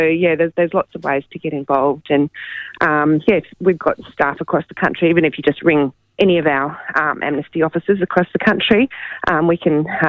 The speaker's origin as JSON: {"language": "English", "region": "Western Australia", "country": "Australia", "tie": "born or raised there", "said": "In my home state here of WA, it's 41 times"}